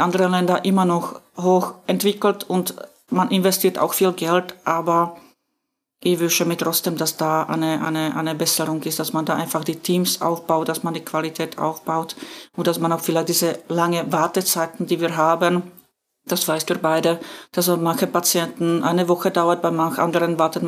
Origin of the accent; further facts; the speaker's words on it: Slovakia; moved away as an adult; now in Austria; Meine Ausbildung habe ich in meinem Heimatland der Slowakei gemacht. Und inzwischen bin ich dann nach Österreich umgesiedelt